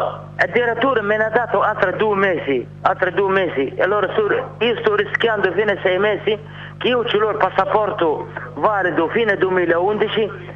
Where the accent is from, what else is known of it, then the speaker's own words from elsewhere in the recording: Tunisia; Italian is a second language; Io vorrei tornare in Tunisia, diciamo, mia terra.